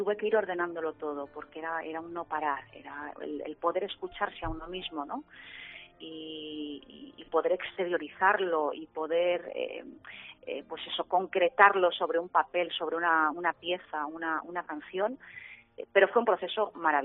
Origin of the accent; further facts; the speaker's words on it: Balearic Islands, Spain; Yo soy mallorquina, Mi padre es de Jerez de la Frontera, del sur, andaluz, y por mi sangre, por mis venas corre sangre andaluza también.